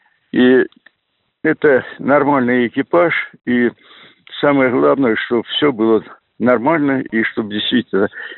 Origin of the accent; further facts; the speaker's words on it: Belarus; born there; И я в Беларуси родился, но у меня национальность белорус вроде, а сам россиянин. То есть у меня единый паспорт российский.